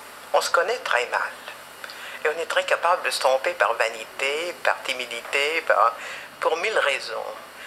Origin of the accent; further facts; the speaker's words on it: Brussels, Brussels-Capital Region, Belgium; born there; Je suis née à Bruxelles, un peu par hasard, d'un père français résident de la région lilloise et d'une mère belge